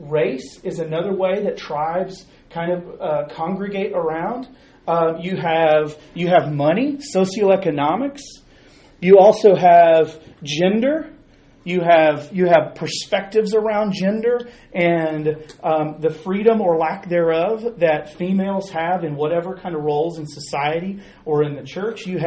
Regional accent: Fort Worth, Texas, United States; I grew up in Fort Worth. I went to Fort Worth Christian. I was a Fort Worth Christian Cardinal.

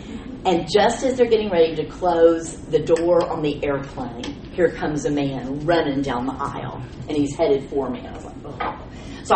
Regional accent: Japan; I'm a professor from Japan, and I felt this pressure in me

